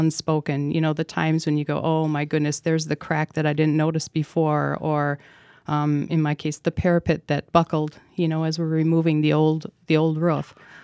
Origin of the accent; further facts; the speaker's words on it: Merrill, Wisconsin, United States; I grew up in Merrill, Wisconsin, and always loved the building.